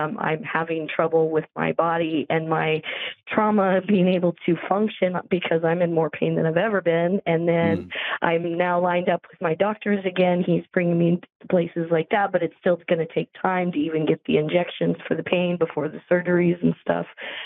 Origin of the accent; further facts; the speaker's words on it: Glasgow, Missouri, United States; was where I grew up in Glasgow, Missouri. And where I ended up is in Lexington, Missouri, which was the biggest battle of the Civil War here.